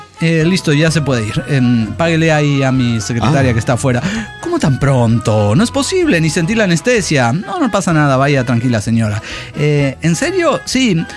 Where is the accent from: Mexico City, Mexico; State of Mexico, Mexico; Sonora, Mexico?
State of Mexico, Mexico; Ecatepec de Morelos; de Ecatepec de Morelos